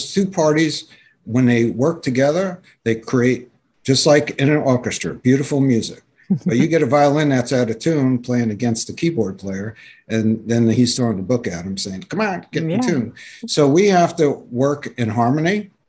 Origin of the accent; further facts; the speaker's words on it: New York, United States; My buddy said, you don't have to mention you're from New York, but the thing is, growing up in New York is Carnegie Hall